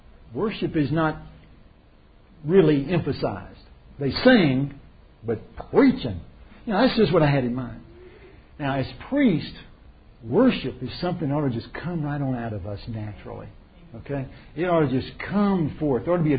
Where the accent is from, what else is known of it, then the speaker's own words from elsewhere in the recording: Rome, Georgia, United States; Now, I drove over here from Georgia. Okay, we're from Rome, Georgia.